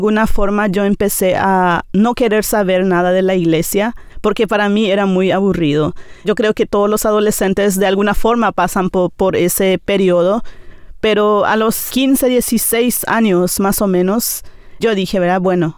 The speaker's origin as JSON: {"language": "Spanish", "town": "Campo Alegre", "region": "Boquerón", "country": "Paraguay", "tie": "born or raised there", "first_language": "Nivaclé", "second_language": "Spanish", "said": "Mi idioma materno es el Nivacle, por lo tanto, en nuestra casa nosotros hablamos nuestro idioma materno. Después regresamos a Campo Alegre, después de los estudios de mi papá. Entonces hice mi primaria en la escuela de Campo Alegre."}